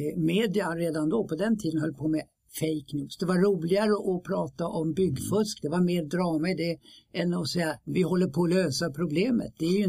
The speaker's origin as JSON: {"language": "Swedish", "town": "Stockholm", "region": "Stockholm County", "country": "Sweden", "tie": "born or raised there", "said": "jag är uppvuxen i Hökarängen, 70 kvadratmeter, en fyra, sju personer, alltså mamma, pappa och fem barn."}